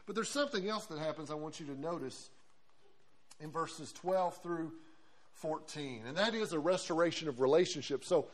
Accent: Blytheville, Arkansas, United States; I grew up in Blytheville, Arkansas.

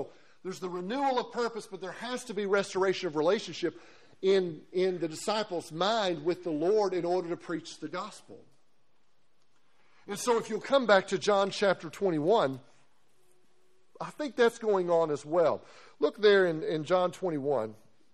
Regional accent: Blytheville, Arkansas, United States; I grew up in Blytheville, Arkansas.

